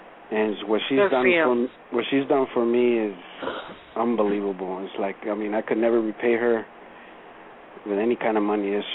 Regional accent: El Paso, Texas, United States; now in Los Angeles, United States; I'm from El Paso, Texas, but I could never go back and live there anymore, because I visited one time in my 10 years that I've been here in L.A.

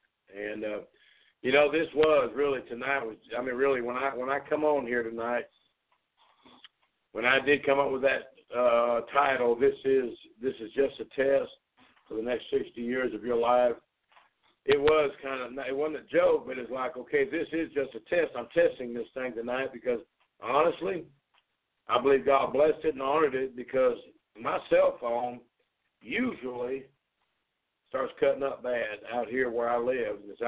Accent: Arkansas, United States; He's my brother, man. We grew up together in Arkansas.

